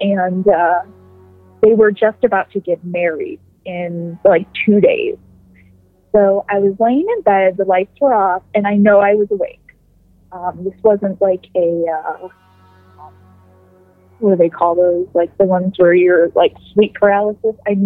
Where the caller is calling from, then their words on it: Youngstown, Ohio, United States; I'm calling from Youngstown, Ohio.